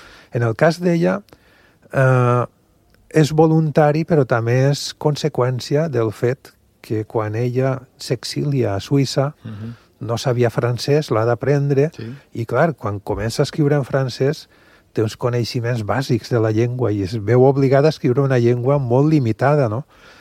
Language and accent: Catalan; Sueca, Valencian Community, Spain; el Mareny de Barraquetes, que està molt a prop del meu poble, Sueca.